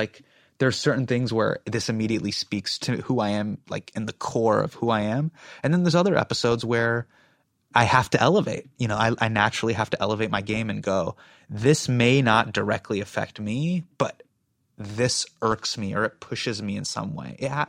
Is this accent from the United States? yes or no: yes; United States; I felt this way growing up in America. Like, I've always felt like an insider and an outsider at the same time.